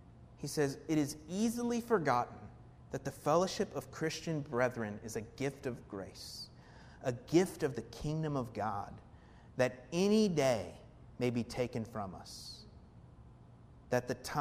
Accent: the South, United States; My wife is from the Midwest. I'm from the South.

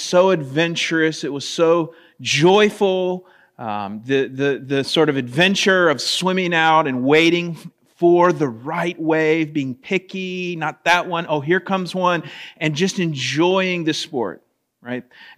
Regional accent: Florida, United States; When I was young and I grew up in Florida, I didn't grow up at the beach, but close enough to it

